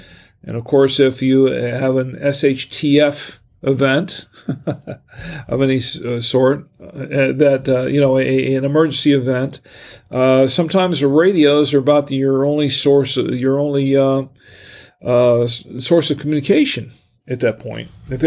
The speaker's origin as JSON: {"language": "English", "region": "Florida", "country": "United States", "said": "But I'm also, because I come from Florida."}